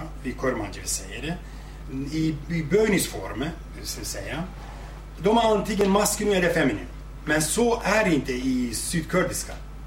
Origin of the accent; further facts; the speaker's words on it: Turkey; first language Zazaki; Swedish is a second language; Jag är från Turk. Jag, mitt modersmål, modersdialekt så att säga, det är sasaki. Jag kan kurmanji också. Jag förstår sorani också.